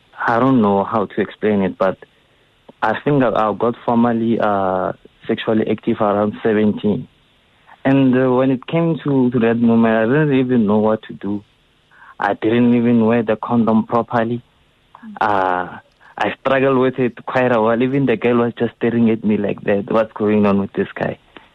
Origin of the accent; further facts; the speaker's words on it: Soshanguve, Gauteng, South Africa; It's been … I'm from Soshanguve in Pretoria. I remember when I was I'm 25 years old now